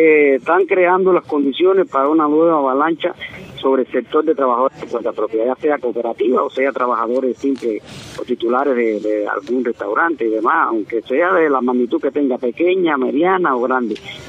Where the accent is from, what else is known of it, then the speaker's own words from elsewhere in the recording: Cuba; los que somos los cubanos aquí, que estamos pegados acá a la población, dentro de la población